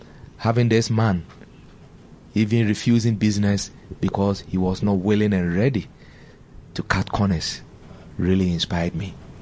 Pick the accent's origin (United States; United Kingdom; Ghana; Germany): Ghana; So now that I've come back as a Ghanaian, it's exactly what I want to do.